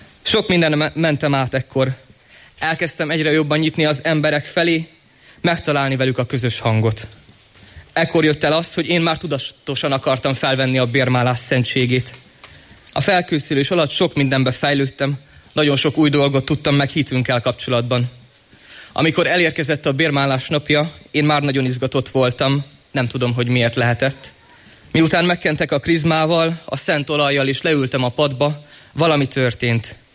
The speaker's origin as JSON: {"language": "Hungarian", "town": "Miskolc", "region": "Borsod-Abaúj-Zemplén", "country": "Hungary", "tie": "born there", "said": "17 éves és Miskolcon születtem."}